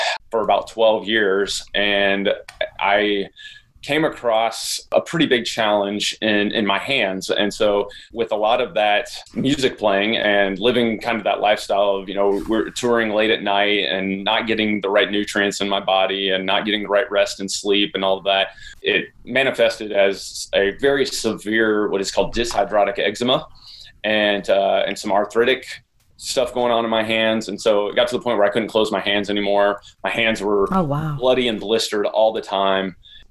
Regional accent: Indiana, United States; now in Nashville, United States; I grew up in Indiana. I'm a fellow Hoosier as well. And I moved to Nashville through a series of events, playing music, went to school for music, wanted to be a professional rock star.

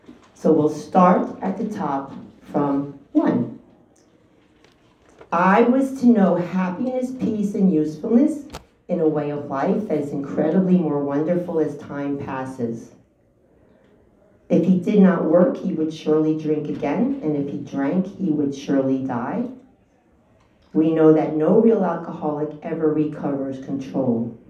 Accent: Mamaroneck, New York, United States; I'm from Mamaroneck, New York.

